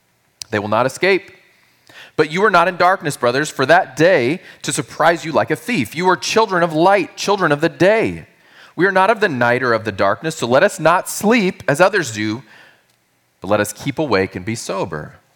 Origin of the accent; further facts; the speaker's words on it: San Antonio, Texas, United States; I'm from San Antonio, Texas. That's my original home.